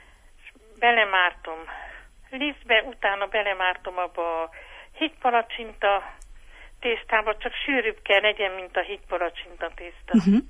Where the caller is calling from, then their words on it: Gyergyóremete, Harghita, Romania; Gyergyó Remetéről vagyok